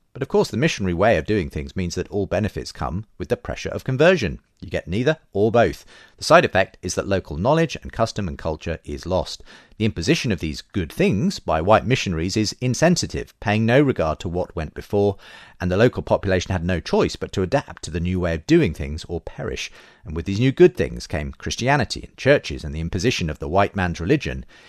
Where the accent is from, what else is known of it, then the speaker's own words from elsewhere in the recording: Zambia; For context, I grew up in Zambia in the 70s and 80s.